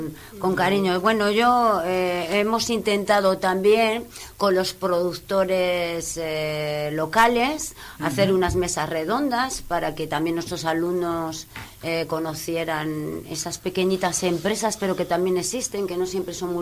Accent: Madrid, Community of Madrid, Spain; now in Cantabria, Spain; Yo no estaba muy acostumbrada porque vengo de Castilla, entonces vengo de la capital y al ser muy grande ya todas las actividades se hacen prácticamente dentro, pero encuentro que en Cantabria es muy importante moverse.

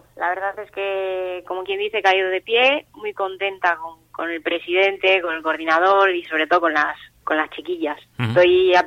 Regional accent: Brazil; now in Castro Urdiales, Spain; Yo soy de aquí, soy brasileña, pero cántabra de acogida.

